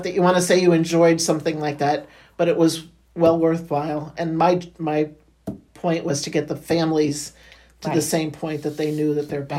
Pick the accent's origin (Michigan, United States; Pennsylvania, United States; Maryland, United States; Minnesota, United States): Pennsylvania, United States; Honesdale; also born or lived in Allentown; I'm originally from Honesdale, back in the home that I grew up in. I went to nursing school in Allentown and worked there in the ER for 24 years. Moved back here to Honesdale